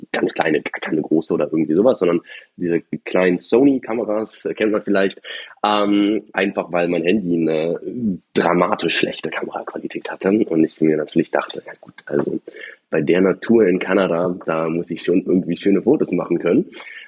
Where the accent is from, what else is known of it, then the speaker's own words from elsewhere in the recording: Berlin, Germany; Ich lebe in einer Großstadt, ich bin Berliner